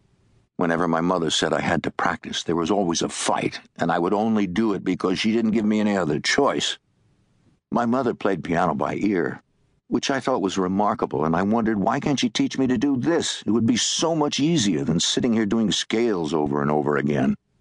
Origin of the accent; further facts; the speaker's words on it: Forest Hills, New York, United States; As a kid growing up in Forest Hills, I was Jewish, but I didn't want anybody to know about it.